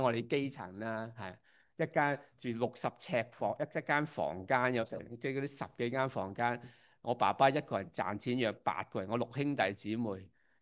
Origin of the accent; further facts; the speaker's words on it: Hong Kong; 我自小其实都接触很多不同宗教，我自小在香港长大